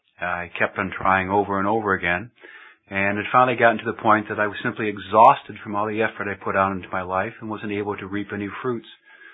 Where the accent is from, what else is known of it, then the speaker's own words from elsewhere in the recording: Illinois, United States; also born or lived in Washington, D.C.; Well, I was born in 55 in Washington, D.C. I was raised in the suburbs of Chicago. I went to college in Illinois